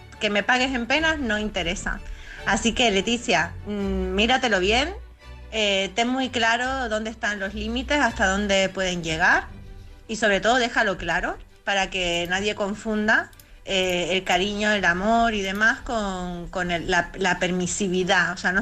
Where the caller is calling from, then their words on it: Las Palmas de Gran Canaria, Canary Islands, Spain; de Gran Canaria, vuestra corresponsal experta en salud mental, emocional y energética